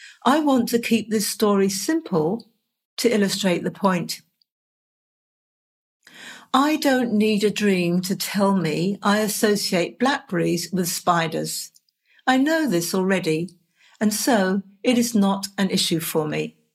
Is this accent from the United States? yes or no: no; England, United Kingdom; now in Tasmania, Australia; As you may know and hear in my accent, I was born and raised in England and now live in Tasmania, Australia.